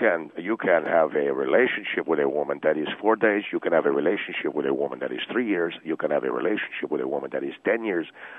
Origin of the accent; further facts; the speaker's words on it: Argentina; because I am from Argentina